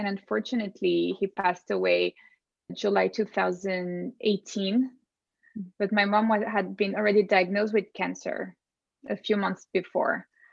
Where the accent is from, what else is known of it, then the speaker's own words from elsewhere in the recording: Geneva, Switzerland; moved away as an adult; also born or lived in Hong Kong / Brazil; I was born in Hong Kong, but raised in Geneva. I lived there with my family for almost all my life until I was 20. And then my mom moved to Brazil and I followed her a few years later after college.